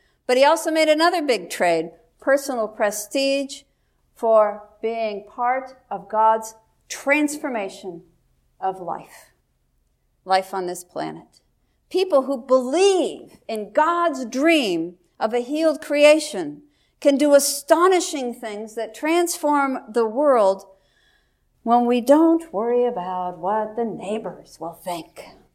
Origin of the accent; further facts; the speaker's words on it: Florida, United States; born there; I was born in Florida, and I've lived most of my almost six years here in the United States. But I come from English stock.